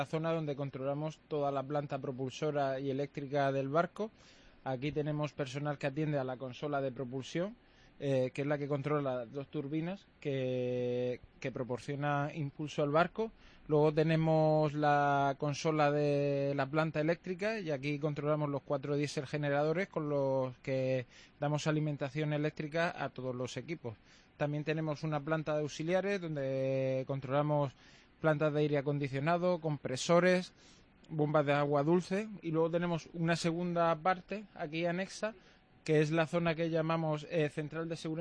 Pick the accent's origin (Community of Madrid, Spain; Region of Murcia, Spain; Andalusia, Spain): Region of Murcia, Spain; Cartagena; yo soy de Cartagena. Siempre me atrajo mucho la vida militar. Y como nací en Cartagena y está muy relacionado con el mundo de la Armada